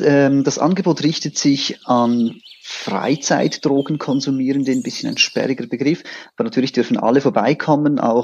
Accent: Switzerland; Ich bin aus der Schweiz, wie man hört. Ich wohne in Zürich. Ich arbeite in Zürich. Genau, ich bin 37.

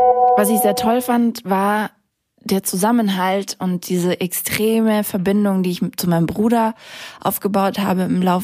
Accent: Germany; also born or lived in Romania; Ich bin in Rumänien geboren, meine Eltern sind Rumänen. Wir sind nach Deutschland gekommen, da war ich ungefähr 2,5.

